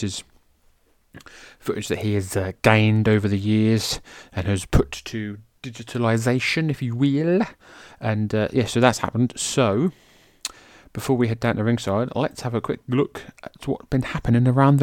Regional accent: England, United Kingdom; And that's right, I'm an Englishman, but I'm a big fan of baseball.

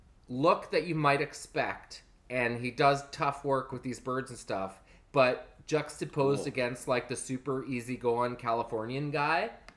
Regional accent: Canada; As a Canadian, he represents us well, man.

